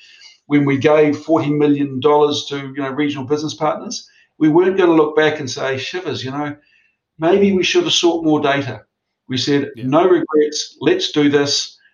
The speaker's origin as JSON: {"language": "English", "town": "Napier", "region": "Hawke's Bay", "country": "New Zealand", "tie": "born or raised there", "said": "when I turned up in Napier, which is my hometown"}